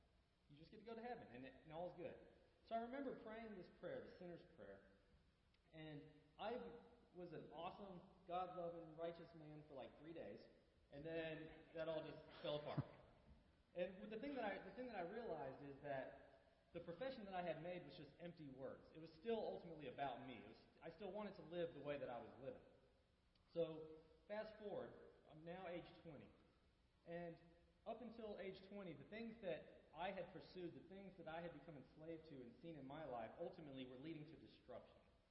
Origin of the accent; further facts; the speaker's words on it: Prattville, Alabama, United States; I grew up here in Prattville